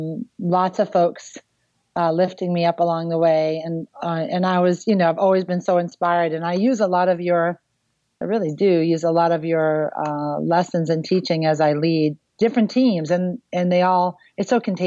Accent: Brockton, Massachusetts, United States; I grew up in Brockton, Massachusetts, legitimately known as City of Champions

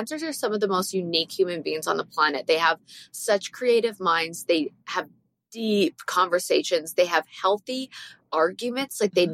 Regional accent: Canada; I'm Canadian and I've been to more places than Americans have been.

